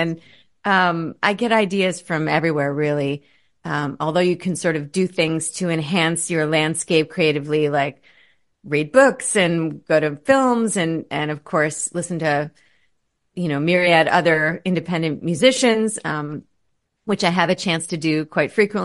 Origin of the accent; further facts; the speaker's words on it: United States; Last time I checked, I'm still American